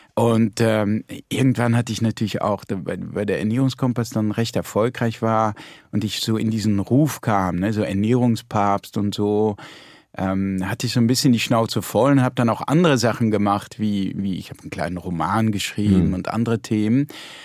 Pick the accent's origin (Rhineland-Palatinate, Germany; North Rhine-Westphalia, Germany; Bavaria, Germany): Rhineland-Palatinate, Germany; Landau; born there; ich bin auch immer gerne zurückgekommen in die Pfalz und ich bin in Landau geboren